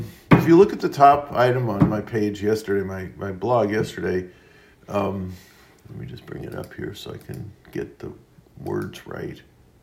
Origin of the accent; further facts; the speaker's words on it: Queens, New York, United States; also born or lived in Brooklyn; So even though my Wikipedia page says Brooklyn, I was born in Brooklyn. Doesn't matter. I'm from Queens.